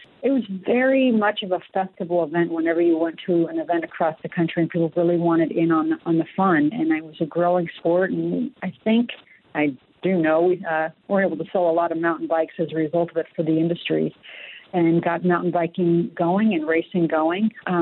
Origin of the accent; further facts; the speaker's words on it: Colorado, United States; I mean, I grew up in Colorado. I'm an eighth generation native